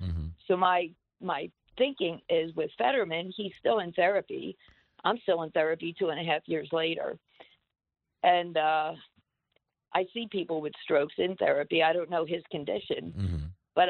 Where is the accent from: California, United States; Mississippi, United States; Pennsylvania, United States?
Pennsylvania, United States; now in Reading, United States; I'm actually from Lower Delco.